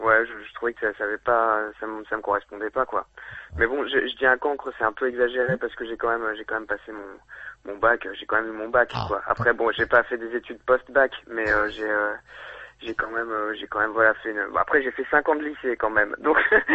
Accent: Courcouronnes, Île-de-France, France; now in Lyon, France; En fait, je suis né à Courcouronnes, dans la banlieue parisienne. Voilà. Et puis, j'ai passé une bonne partie de ma jeunesse, mais voilà, je suis à Lyon depuis 10 ans environ

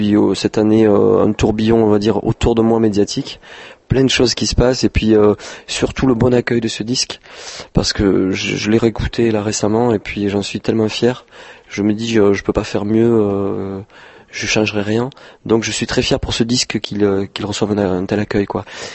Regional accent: Perpignan, Occitanie, France; Et là, nous avons organisé un showcase chez nous à Perpignan avec tous les amis.

